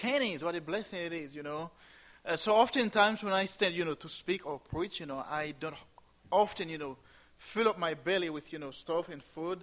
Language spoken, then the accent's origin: English; Haiti; English is a second language; I was born and raised in Haiti. You know, Haiti is my homeland. And this is why, when I first come here, I had to learn to speak just like you a little bit. I'm still learning English